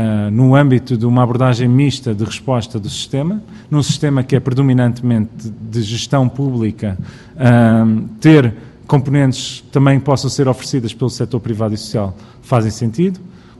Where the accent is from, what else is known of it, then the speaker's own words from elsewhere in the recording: Cascais, Lisbon, Portugal; nomeadamente em Cascais, de onde eu sou pessoalmente